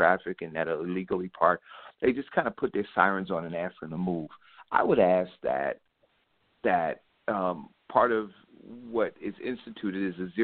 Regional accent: Newark, New Jersey, United States; I remember, growing up in Newark and not, and being looked at sideways as I entered into Irvington or into, certain areas of South Orange or into West Orange, right?

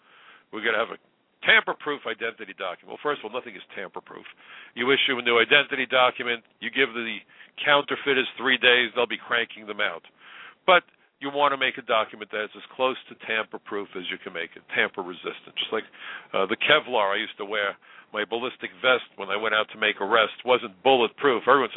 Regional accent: New York City, New York, United States; New York is my town. I was born and raised here, went to Brooklyn College. I am a New Yorker.

